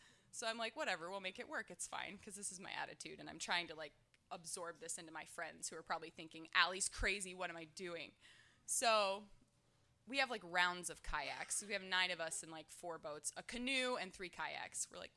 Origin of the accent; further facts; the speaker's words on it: Indiana, United States; now in Alaska, United States; So my history with Alaska is I came up here from Indiana about 4 years ago. And if you know anything about Indiana, you know it's really flat.